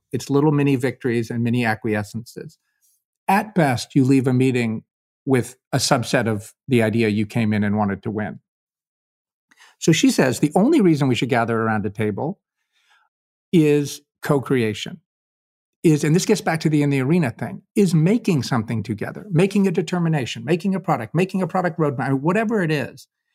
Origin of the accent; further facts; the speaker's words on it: Kentucky, United States; and I'm a volunteer from Kentucky, and we had Senator Obama visit Louisville.